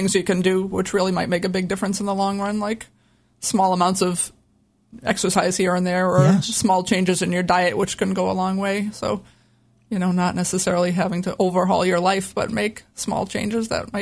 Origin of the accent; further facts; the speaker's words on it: Worcester, Massachusetts, United States; I grew up in Worcester, Massachusetts.